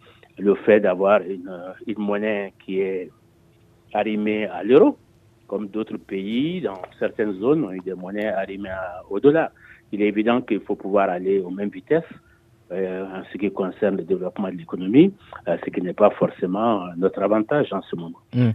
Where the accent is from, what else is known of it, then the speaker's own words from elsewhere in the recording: Mali; en tant que Malien